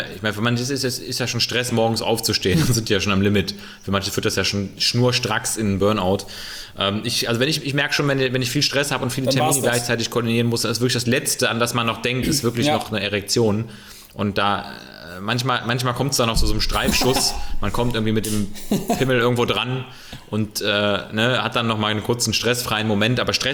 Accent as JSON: {"language": "German", "region": "West Germany", "country": "Germany", "said": "Ich bin ja auch ein Wessi."}